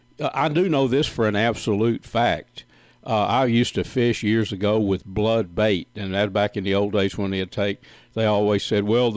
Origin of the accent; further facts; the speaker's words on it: Texas, United States; I grew up in Northeast Texas in Red River County, and catfishing was a big, big part of my life. I grew up on a chicken broiler farm